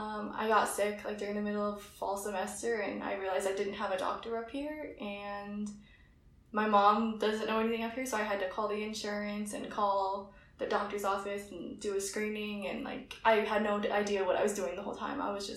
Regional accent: Aurora, Colorado, United States; I'm from Aurora, Colorado, and yeah, I chose UNC because ultimately it was the best financial decision

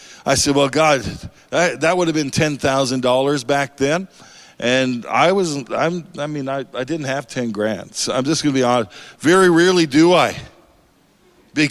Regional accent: Canada; I come out of Canada. I'm not American, as some of you might have thought, but I'm Canadian.

